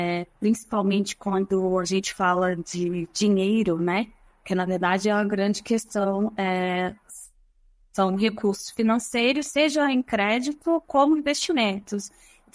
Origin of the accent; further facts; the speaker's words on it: Rio de Janeiro, Brazil; now in São Paulo, Brazil; E depois vim para São Paulo, sou carioca